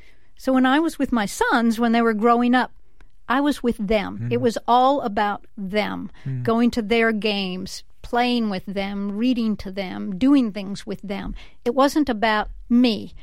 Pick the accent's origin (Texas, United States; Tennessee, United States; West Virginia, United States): Tennessee, United States; I think very early on, and I didn't grow up with a silver spoon in my mouth, by the way. I grew up in Appalachia